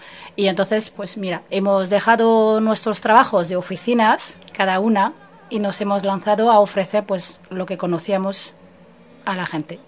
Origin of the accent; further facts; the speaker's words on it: Somalia; Mozambique ya se ha tranquilizado, porque ya todo el jaleo este se encuentra más bien en Somalia, por mi tierra.